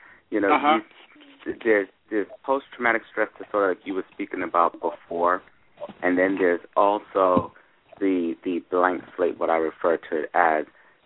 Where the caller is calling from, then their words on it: California, United States; I'm calling from California.